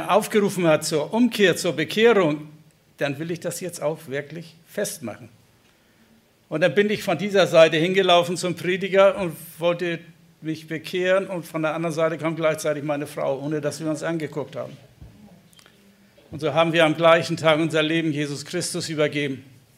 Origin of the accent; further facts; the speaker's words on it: Fünfhausen, Hamburg, Germany; Ich komme so aus Bergedorf und etwas dahinter, aus der Elbe, von der Elbe, aus Fünfhausen, ne?